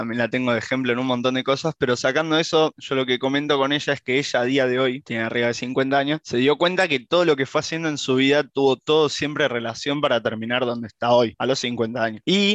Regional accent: Buenos Aires, Argentina; Yo viví con mis viejos hasta los 7 años, con ambos, vivía en provincia y nada, mis viejos se terminaron separando, yo me vine con mi vieja y mi hermano acá a Capital, Caballito, que es donde vivía mi abuela también

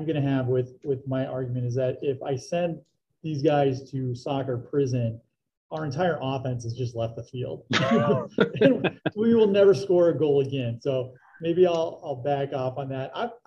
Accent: United States; And as an American, I hate it when I have to have evidence to prove my point.

